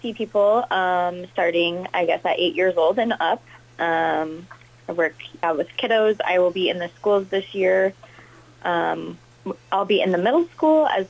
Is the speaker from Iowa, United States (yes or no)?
yes; Eagle Grove, Iowa, United States; Yes, so I actually grew up in Eagle Grove.